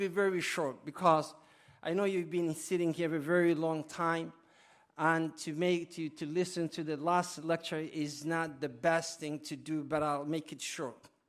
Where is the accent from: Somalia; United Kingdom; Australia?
Somalia; also born or lived in Canada; I'm originally from Somalia, but I lived in Canada. And I don't know if you can understand my accent because you guys talk too fast.